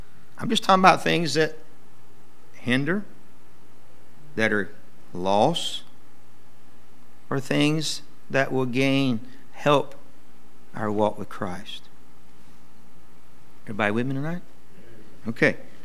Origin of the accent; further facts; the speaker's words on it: the South, United States; I'm from the South, so that's where we did it sometime.